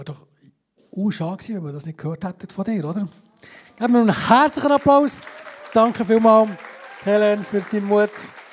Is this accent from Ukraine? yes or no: no; Graubünden, Switzerland; und wir sind ja Bündner, wir lieben Berge